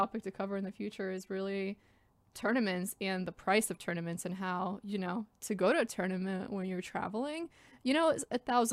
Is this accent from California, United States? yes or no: no; New York, United States; Marshall Chess Club as well, since I'm from New York, would be amazing.